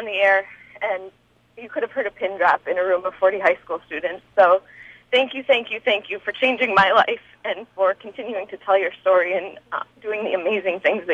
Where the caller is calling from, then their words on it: Waunakee, Wisconsin, United States; I'm calling from Wanakee, and I just want to call and say that Ms. Bland is my hero.